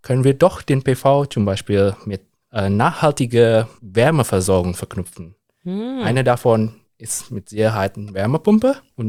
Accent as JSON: {"language": "German", "country": "Indonesia", "second_language": "German", "said": "Ich komme aus Indonesien, eine Stadt mit einer recht viel Biodiversität."}